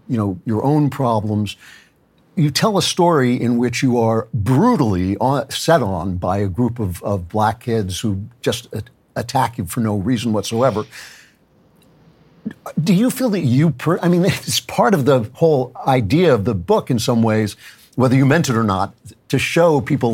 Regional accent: Great Neck, New York, United States; I grew up in Great Neck

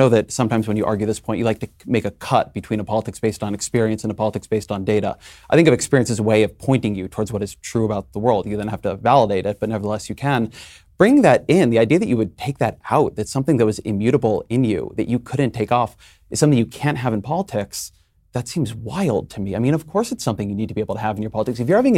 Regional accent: California, United States; something like where I'm from, I'm a Californian, that doesn't.

